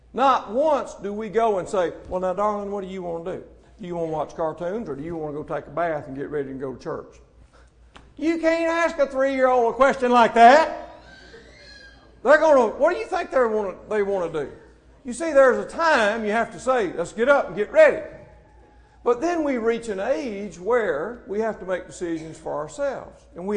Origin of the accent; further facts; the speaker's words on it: Mississippi, United States; I'm from Mississippi. In the northern part of that state, there's Arca Butler Lake, and then going on south, there's Sardis Lake, there's Enid Lake. I was raised 3 miles from Enid Lake.